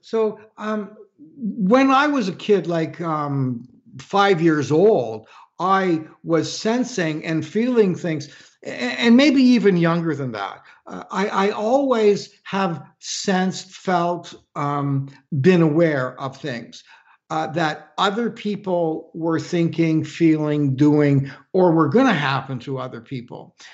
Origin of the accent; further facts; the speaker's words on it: Toronto, Ontario, Canada; So I'm a Canadian boy, Torontonian